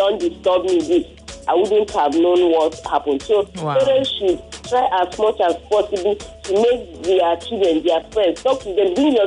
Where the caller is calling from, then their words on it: Onipanu, Lagos, Nigeria; calling from Onipan.